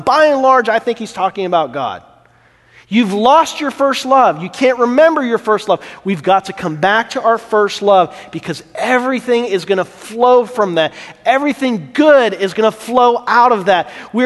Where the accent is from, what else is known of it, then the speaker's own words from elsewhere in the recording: California, United States; I'm from California, by the way, too, as well. So I lived in East Coast, West Coast, so I'm partial to California.